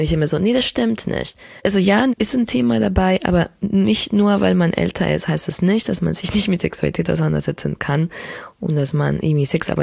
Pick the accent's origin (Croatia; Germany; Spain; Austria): Spain; Genau, ich bin ja in Spanien aufgewachsen, was 87 ein ziemlich konservatives Land noch war.